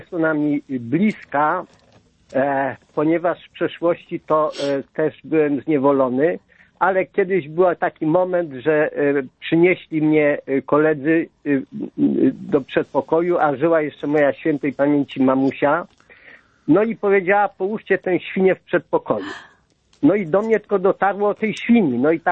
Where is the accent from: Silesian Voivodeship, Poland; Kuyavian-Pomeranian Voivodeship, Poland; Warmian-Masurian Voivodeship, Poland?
Kuyavian-Pomeranian Voivodeship, Poland; Toruń; Ja jestem z Torunia